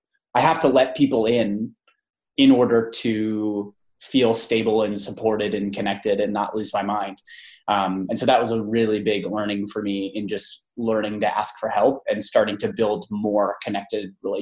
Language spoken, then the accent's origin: English; Columbus, Ohio, United States; also born or lived in San Francisco; had moved from San Francisco, where I'd lived for about a year and a half. And then I'm from Ohio originally, like right around the Columbus area.